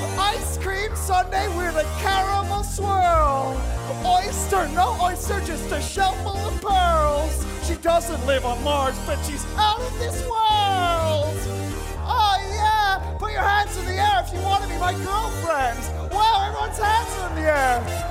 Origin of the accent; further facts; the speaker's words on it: Japan; first language German; English is a second language; Like I'm Japanese nationality, but my first language is German.